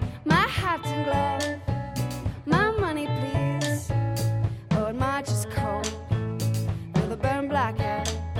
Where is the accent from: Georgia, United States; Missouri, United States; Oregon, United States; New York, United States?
Missouri, United States; Kansas City; You know, I'm from Kansas City. I often write about, like, my past